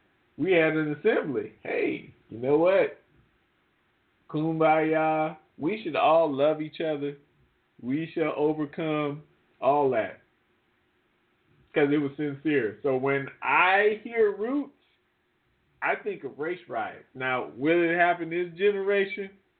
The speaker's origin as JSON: {"language": "English", "region": "the South", "country": "United States", "tie": "born or raised there", "said": "I mean, I grew up in the South."}